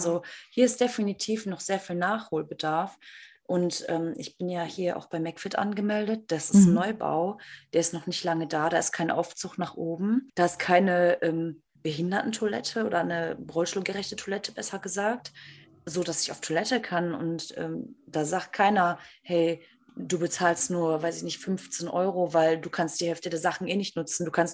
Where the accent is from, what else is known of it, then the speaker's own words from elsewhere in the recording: Germany; Also bei uns in Deutschland ist das Problem ja, dass die Regale super hoch sind.